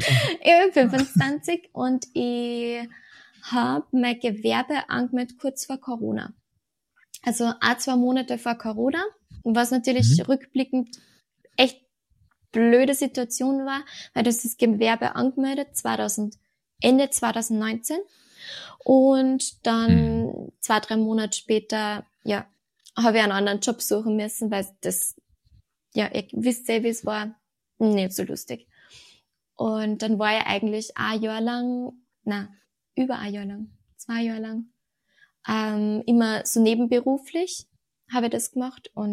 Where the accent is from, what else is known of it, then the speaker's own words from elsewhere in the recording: Melk, Lower Austria, Austria; ich bin aus Österreich, genauer gesagt aus Niederösterreich im Melk